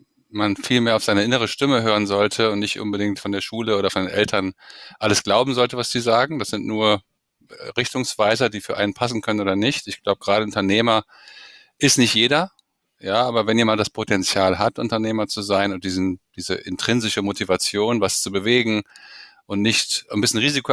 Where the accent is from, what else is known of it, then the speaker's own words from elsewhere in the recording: Germany; Und ich bin als Mann geboren in Deutschland und sehr wohl behütet aufgewachsen.